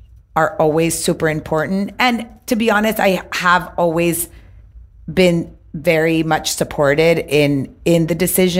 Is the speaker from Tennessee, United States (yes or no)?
yes; Memphis, Tennessee, United States; also born or lived in Florida; I remember growing up in Memphis. I think I told your mom this. I remember growing up in Memphis.